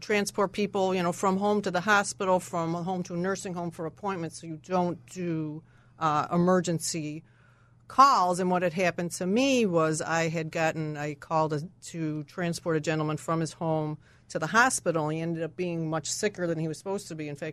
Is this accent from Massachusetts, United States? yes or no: yes; Massachusetts, United States; born there; now in Chicago, United States; I was born in Massachusetts, so I'm